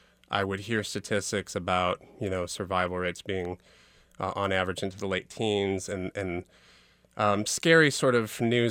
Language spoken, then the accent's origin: English; Florissant, Missouri, United States; I grew up in Florissant, right, 5 blocks from Ferguson, and everybody played basketball